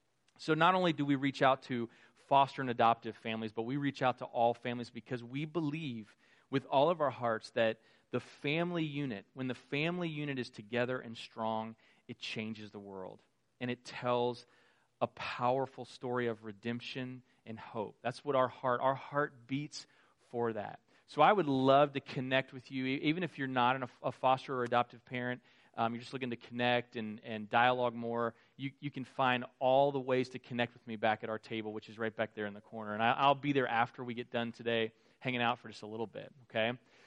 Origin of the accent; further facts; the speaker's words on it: Westfield, Indiana, United States; I'm a Hoosier just like you. I'm from Westfield, Indiana, so just north of here.